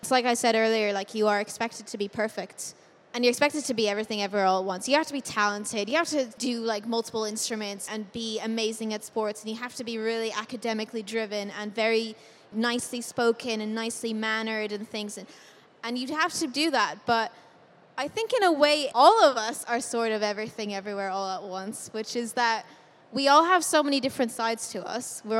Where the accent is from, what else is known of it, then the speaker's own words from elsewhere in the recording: Ireland; He's Irish, I'm Irish, but it's very funny.